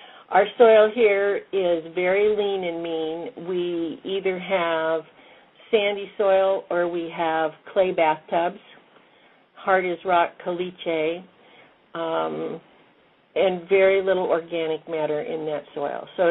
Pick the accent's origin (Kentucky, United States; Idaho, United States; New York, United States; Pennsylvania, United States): Idaho, United States; Orofino; Well, as you mentioned at the start of the show, I was born and raised in Idaho. In particular, I'm from northern Idaho, from Orfino on the Clearwater River, Lewis and Clark country.